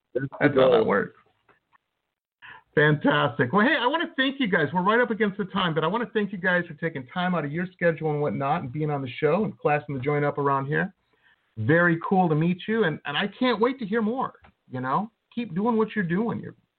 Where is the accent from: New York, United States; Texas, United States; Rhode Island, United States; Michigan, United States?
Michigan, United States; Detroit; Like I said, I grew up in Detroit. It beats living in Detroit, at least the places I was living.